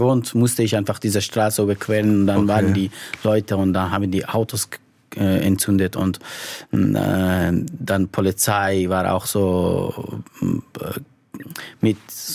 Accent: Afghanistan; first language Persian; German is a second language; Ich kann Persisch, meine Muttersprache. Es gibt auch eine andere offizielle Sprache in Afghanistan, ist Pashto.

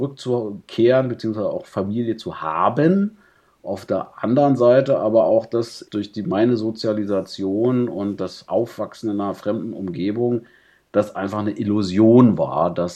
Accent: Yemen; dann eben tun muss als Jemenit.

